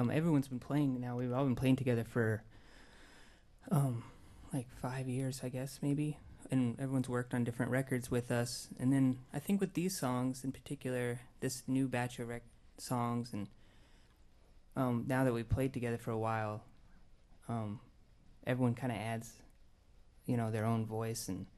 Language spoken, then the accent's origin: English; Iowa, United States; moved away; We're both from Iowa, and then started out in Tucson, Arizona, pretty randomly.